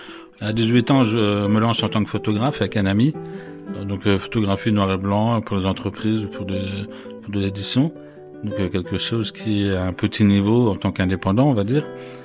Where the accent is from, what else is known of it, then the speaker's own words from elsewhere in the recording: Grand Est, France; j'habite dans les environs de Metz, donc en Lorraine. J'ai grandi dans la Meuse, au sein d'une famille dans la campagne.